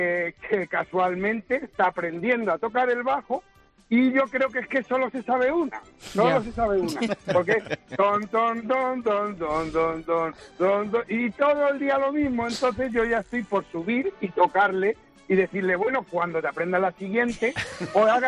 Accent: Solana del Pino, Castilla-La Mancha, Spain; un saludo a mi paisana de Puerto Llano, que soy Solana del Pino

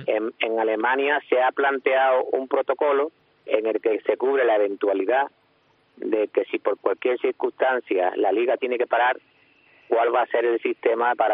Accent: Spain; como somos los españoles históricamente, descendientes de la Salilla de Tormes, de la picaresca

